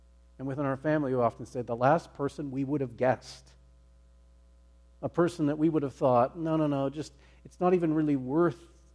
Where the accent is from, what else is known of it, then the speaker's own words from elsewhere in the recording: Montana, United States; You know, growing up in Montana, we were the only Christian family in my father's extended family.